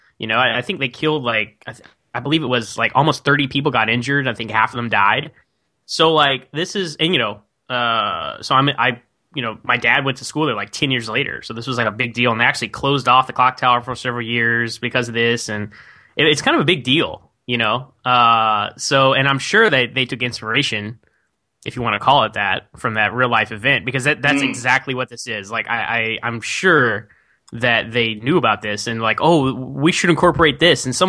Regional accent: Texas, United States; So for me personally, like, so I'm from Texas, America, right?

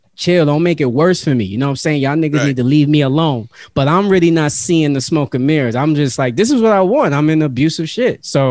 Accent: New York, United States; I was like, nigga, where I'm from? I'm from New York, bro.

